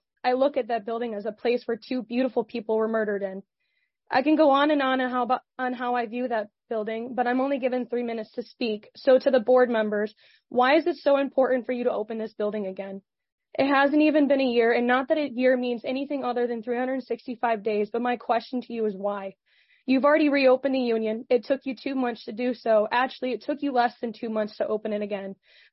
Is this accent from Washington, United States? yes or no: no; Lansing, Michigan, United States; I'm a senior at Michigan State studying political science and pre-law. I was born and raised in Lansing